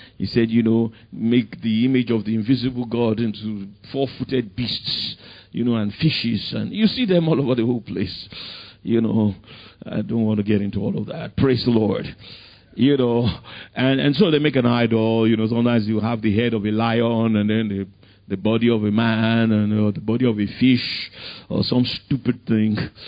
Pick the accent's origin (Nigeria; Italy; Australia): Nigeria; Ikoyi, Lagos; You know, when I was a kid, you know, I grew up in Ikoyi and all these silly things.